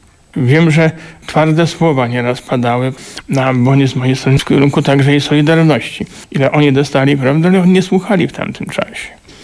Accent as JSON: {"language": "Polish", "region": "Galicia", "country": "Poland", "lives_now": "Kielce, Poland", "said": "ja z Galicji pochodzę, tam mówią, jak ty wytrzymujesz w Kielcach?"}